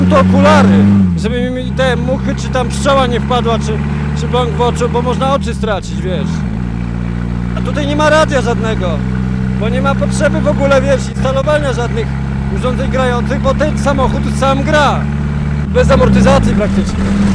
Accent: Lublin, Lublin Voivodeship, Poland; Wszystkim się wydaje, że tu niczego nie można zrobić, bo jesteśmy z Lublina.

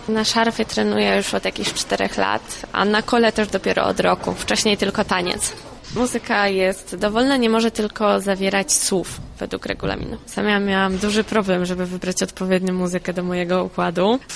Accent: Kielce, Świętokrzyskie Voivodeship, Poland; Jestem z Kielc

